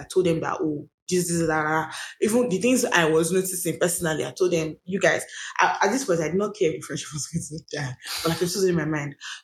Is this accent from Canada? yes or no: no; Benin City, Edo, Nigeria; because I grew up in Benin. I went to secondary school in Benin.